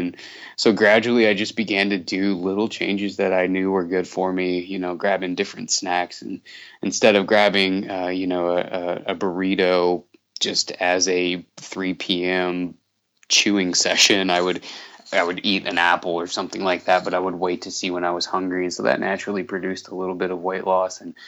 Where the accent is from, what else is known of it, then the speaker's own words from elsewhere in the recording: Indiana, United States; now in Idaho, United States; So grew up in Indiana and grew up in a divorced home, which isn't anything to necessarily feel sorry for me about.